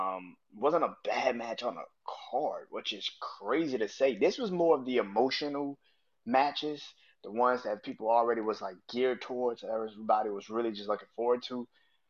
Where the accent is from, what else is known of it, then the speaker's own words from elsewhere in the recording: Southern United States, United States; I'm from the South, man.